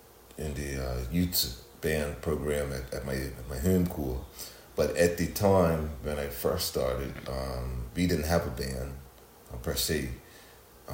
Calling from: Bermuda; Today I'm coming from Bermuda, a little speck in the Atlantic, just off the coast of the Carolinas, and glad to be here.

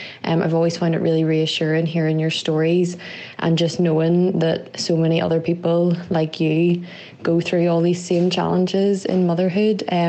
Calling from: Northern Ireland, United Kingdom; Hi, Ashley. … I'm listening from Northern Ireland.

